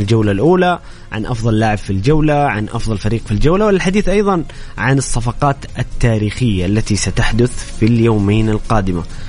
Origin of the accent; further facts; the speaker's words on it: Saudi Arabia; وكذلك عندنا في المملكة العربية السعودية